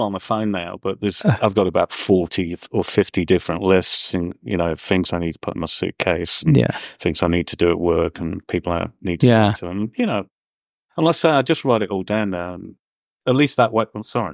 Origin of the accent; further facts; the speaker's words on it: England, United Kingdom; Well, you know, we're English first and foremost, and we're not allowed to take compliments in any way, shape, or form.